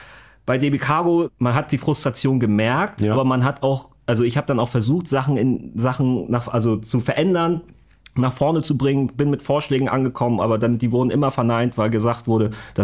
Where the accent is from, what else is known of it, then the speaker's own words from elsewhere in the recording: Hamburg, Germany; weil ich bin halt in Hamburg groß geworden, aufgewachsen. Ich wohne auch in Hamburg, Altona immer noch.